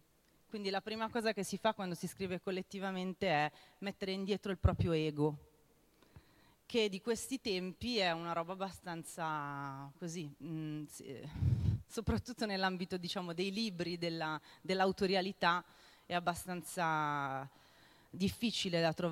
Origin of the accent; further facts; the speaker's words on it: Milan, Lombardy, Italy; vengo da Milano e sono venuta per presentare il nostro lavoro